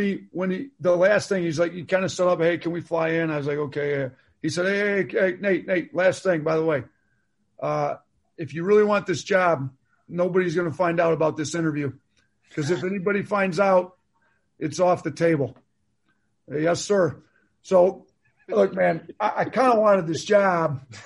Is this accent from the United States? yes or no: yes; Wisconsin, United States; I grew up in Wisconsin